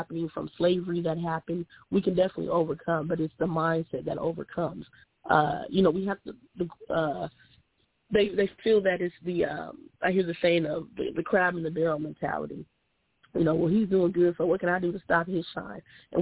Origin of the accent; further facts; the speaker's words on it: Nigeria; Let me work with the Black Caucus, even though I am a Nigerian.